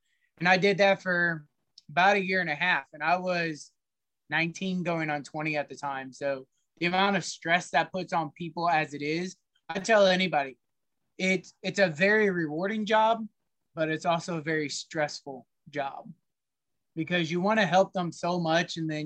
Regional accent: Columbia, Missouri, United States; So I grew up and I was raised in Columbia, Missouri.

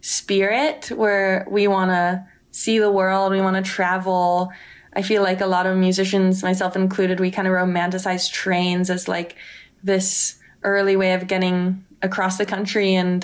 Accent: California, United States; Well, I'm from Silicon Valley.

